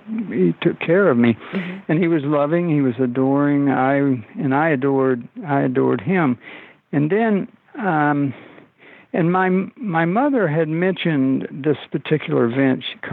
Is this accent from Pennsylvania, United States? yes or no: no; Arkansas, United States; And I come from the Mississippi River Delta, and I come from Southeast Arkansas, and it is a very racist region.